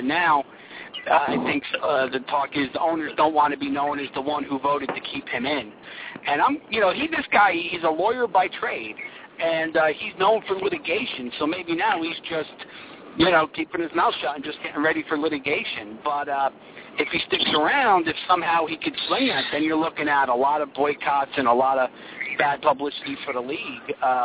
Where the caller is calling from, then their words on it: New Jersey, United States; I'm calling live from North Jersey on the road.